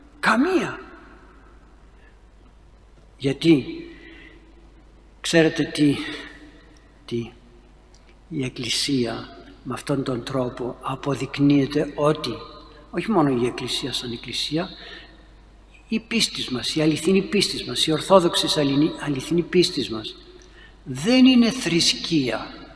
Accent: Greece; Μην μου πείτε ότι είμαι Έλληνας, αντικειμενικά το λέω.

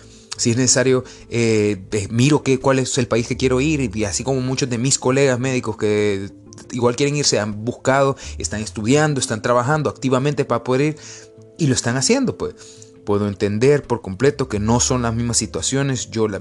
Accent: Honduras; yo soy hondureño, yo amo mi Honduras, amo mi país.

